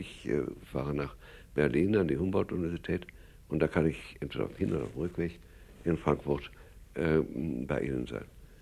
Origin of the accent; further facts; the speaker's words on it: England, United Kingdom; Als Ausländer hätte ich das nicht gekonnt. Ich bin Engländer, ja.